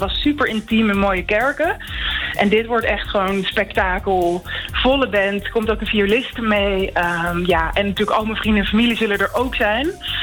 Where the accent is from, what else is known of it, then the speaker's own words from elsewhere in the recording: Amsterdam, North Holland, Netherlands; Maar voor dit album ga ik weer terug naar mijn thuisstad, naar Amsterdam.